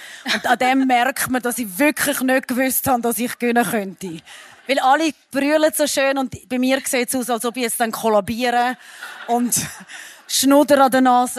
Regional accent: Ticino, Switzerland; Man hat, den Meer habe ich eben nicht gekannt und ich bin im Tessin aufgewachsen.

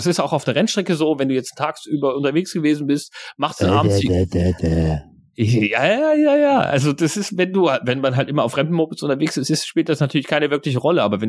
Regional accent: eastern Germany, Germany; Bei uns im Osten sagt man ja so Schimmelkätzchen, ne?

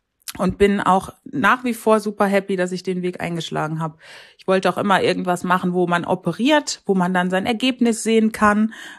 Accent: North Rhine-Westphalia, Germany; Wohne in Ostwestfalen und ja, das ist sozusagen meine Heimat, in die ich zurückgekehrt bin, nachdem ich lange im Rheinland war.

